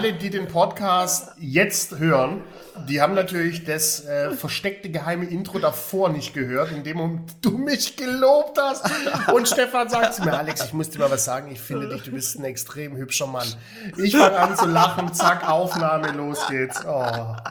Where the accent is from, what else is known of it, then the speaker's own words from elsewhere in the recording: Stuttgart, Baden-Württemberg, Germany; Stuttgart City, meine Heimat.